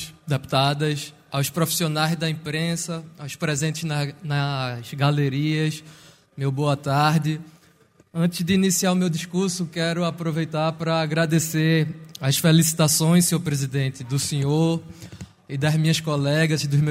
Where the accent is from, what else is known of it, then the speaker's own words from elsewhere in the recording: Pernambuco, Brazil; Como pernambucano, tenho a alegria de também celebrar o meu aniversário nesta mesma data.